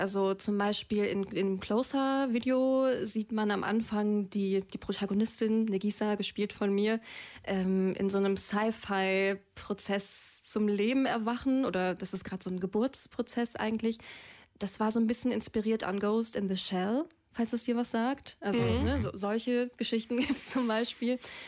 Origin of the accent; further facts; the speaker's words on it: Cologne, North Rhine-Westphalia, Germany; Wir kommen ja aus Köln und das war natürlich aufregend